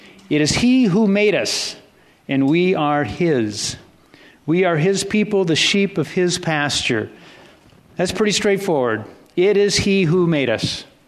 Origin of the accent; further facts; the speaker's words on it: Rockford, Illinois, United States; born there; I was born in Rockford, Illinois. I had no choice in the matter.